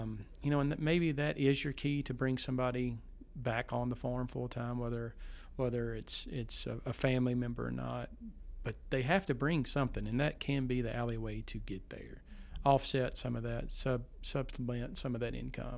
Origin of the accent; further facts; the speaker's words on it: Kentucky, United States; now in Wyoming, United States; So I'm from Western Kentucky. I'm living in central Wyoming right now